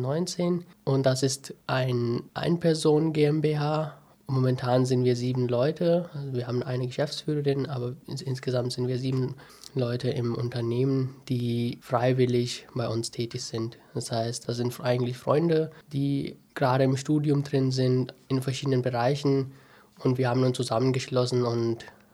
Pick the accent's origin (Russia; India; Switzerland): India; now in Germany; Das ist vor 5 Jahren in Indien entstanden. Ich komme auch aus Indien.